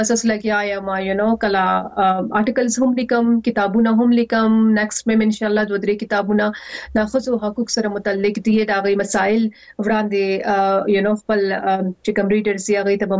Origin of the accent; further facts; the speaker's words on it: Pakistan; now in United Kingdom; پاکستان خو پریخول سوال نه پیدا کیږي. پاکستان زموږ ملک دی. مونږ د پاکستان یو زموږ پہچان دی.